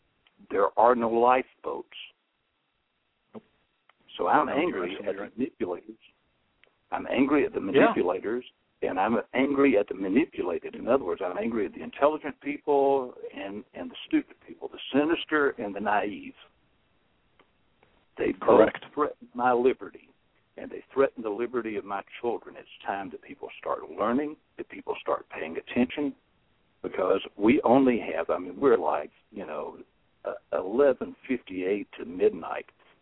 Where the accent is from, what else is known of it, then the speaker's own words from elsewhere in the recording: Deep South, United States; now in Chicago, United States; I also don't talk fast because I'm from the Deep South, although I'm living near Chicago, you know, the People's Republic of Chicago.